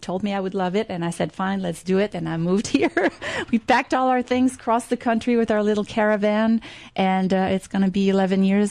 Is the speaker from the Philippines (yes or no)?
no; Quebec, Canada; first language French; English is a second language; I'm French Canadian, so I am. That's my native tongue, and I grew up speaking French north of Montreal in the province of Quebec.